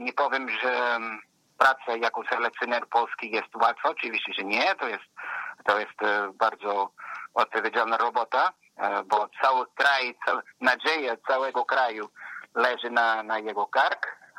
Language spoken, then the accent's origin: Polish; the South, Portugal; Polish is a second language; now in Poland; Ja jestem z południa